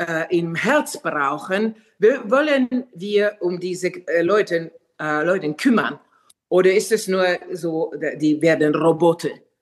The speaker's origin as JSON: {"language": "German", "country": "Finland", "tie": "born there", "second_language": "German", "said": "Zum Beispiel meine Geburtsland, Finnland, würde keine Opernhaus haben ohne Geld vom Staat"}